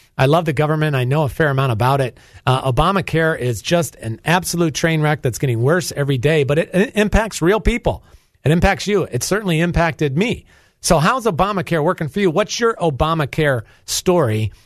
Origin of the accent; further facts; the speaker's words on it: Raleigh, North Carolina, United States; Let me tell you this. I'm from Raleigh, North Carolina.